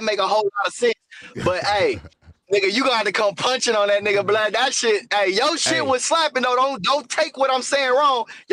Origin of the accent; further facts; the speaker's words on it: Texas, United States; I'm from Texas, baby.